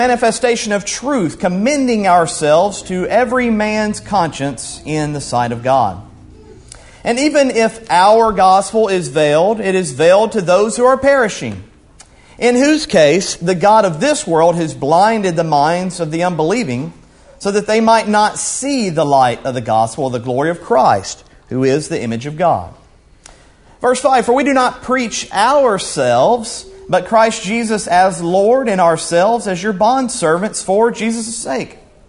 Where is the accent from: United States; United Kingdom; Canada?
United States; Columbia, Tennessee; I'm originally from Columbia, Tennessee, so I'm a Middle Tennessee folk.